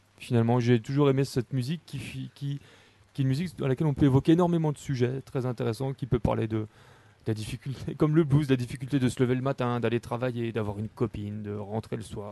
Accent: Mulhouse, Grand Est, France; now in Strasbourg, France; Je suis originaire de Mulhouse au départ, mais j'habite Strasbourg là depuis 10 ans maintenant.

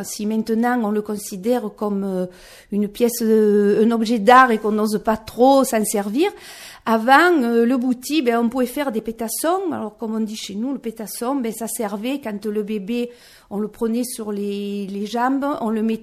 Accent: Provence-Alpes-Côte d'Azur, France; le Bouty n'était pas que chez nous en Provence.

